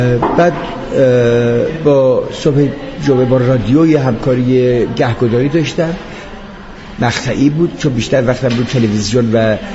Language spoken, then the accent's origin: Persian; Tehran, Tehran Province, Iran; born there; من متولد 1330 هستم، مهر ماه. خودم در تهران متولد شدم ولی پدرم اهل اهل هست بود